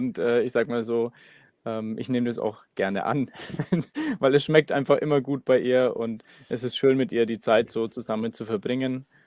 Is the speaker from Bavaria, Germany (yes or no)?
yes; Nuremberg, Bavaria, Germany; wir kommen aus Nürnberg